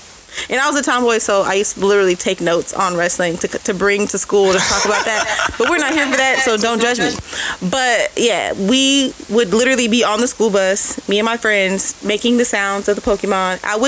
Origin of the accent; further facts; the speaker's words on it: Seattle, Washington, United States; As a child, I grew up in Seattle. It's very Asian up there.